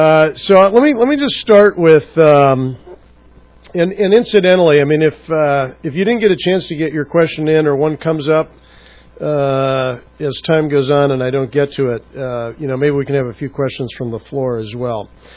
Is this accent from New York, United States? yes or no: no; Wheaton, Illinois, United States; I grew up in Wheaton, Illinois, where there's a lot of Christian ministry going on.